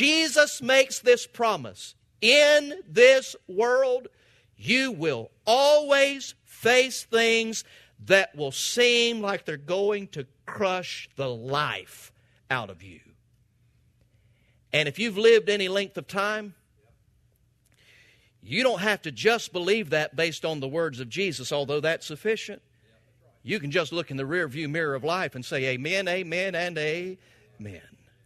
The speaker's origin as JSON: {"language": "English", "town": "Valdosta", "region": "Georgia", "country": "United States", "said": "I'm from Valdosta."}